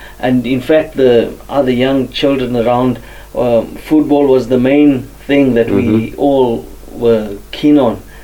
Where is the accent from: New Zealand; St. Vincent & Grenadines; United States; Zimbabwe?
Zimbabwe; I come from Zimbabwe, and Zimbabwe is in the southern part of Africa. And I was born in Zimbabwe, and I've got two brothers and two sisters, and that's just basically, you know, where I come from.